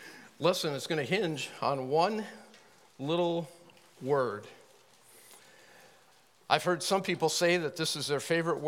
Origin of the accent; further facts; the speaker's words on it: Midwest, United States; I'm from the Midwest.